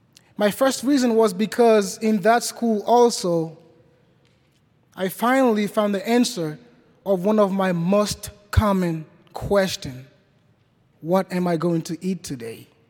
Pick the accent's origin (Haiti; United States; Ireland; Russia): Haiti; English is a second language; I'm from Haiti. I was born and raised in the biggest slum of my country. The name is Cité Soleil